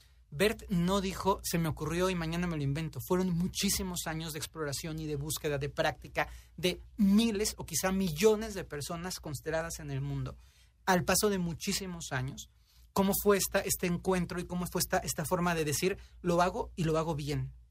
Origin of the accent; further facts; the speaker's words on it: Mexico; y además en México, que somos jarritos de Tlaquepaque, claro.